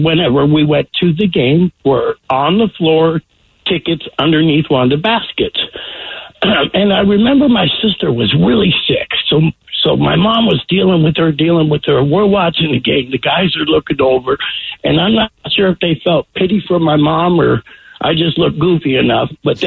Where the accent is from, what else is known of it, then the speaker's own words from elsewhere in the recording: Tacoma, Washington, United States; I grew up in Tacoma.